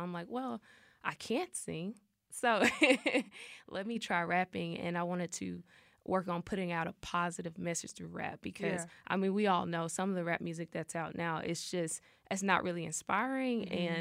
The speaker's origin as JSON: {"language": "English", "town": "Memphis", "region": "Tennessee", "country": "United States", "tie": "born there", "said": "So, I was born in Memphis, Tennessee. So, I mean, the musical background there, the art background is just amazing and explosive."}